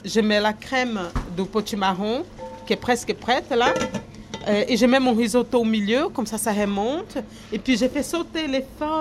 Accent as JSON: {"language": "French", "country": "France", "second_language": "French", "said": "J'ai un petit accent, mais je suis française. J'ai un passeport, moi aussi."}